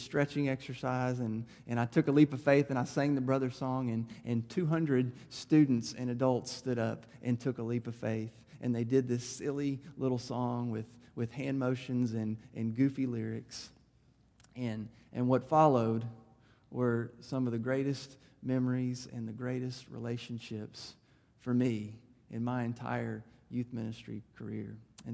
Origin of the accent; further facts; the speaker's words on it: Murfreesboro, Tennessee, United States; First United Methodist Church in my hometown of Murfreesboro, Tennessee.